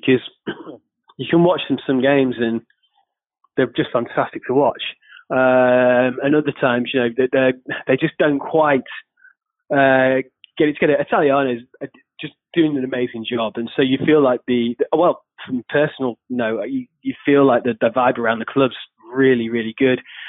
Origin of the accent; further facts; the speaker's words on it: England, United Kingdom; as an Englishman myself